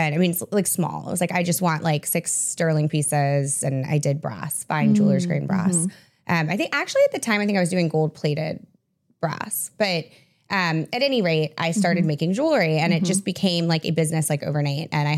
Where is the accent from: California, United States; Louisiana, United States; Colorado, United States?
Louisiana, United States; I loved it. I mean, it's so it's so quaint and nice.